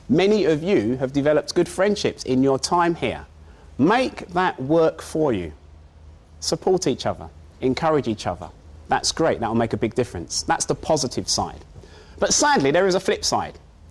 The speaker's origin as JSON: {"language": "English", "region": "London", "country": "United Kingdom", "tie": "born or raised there", "said": "When I was growing up in East London, two things I wanted to do."}